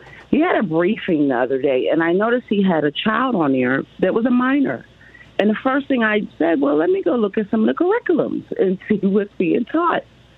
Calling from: Lakeland, Florida, United States; also born or lived in Delaware; I live in Lakeland, Florida, and I've been kind of disappointed because I moved from Delaware.

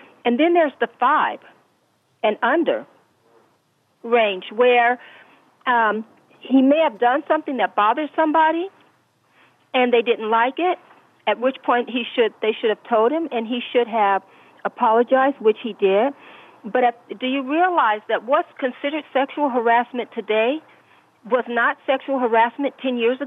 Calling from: Rancho Cucamonga, California, United States; yes, I'm calling from California

